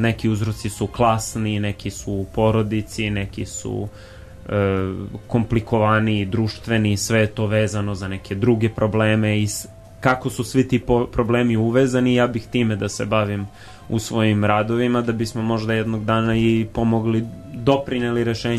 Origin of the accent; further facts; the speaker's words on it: Belgrade, Serbia; u kraju mom, gde sam odrastao na Novom Beogradu.